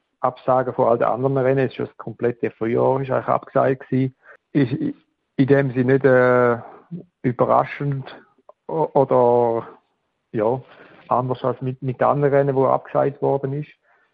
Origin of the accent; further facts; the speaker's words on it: Thurgau, Switzerland; ja, zu Weinfelden die erste Etappe fertig gewesen. Da ist, ich weiß nicht, 5-6 Kilometer von dort, wo ich aufgewachsen bin.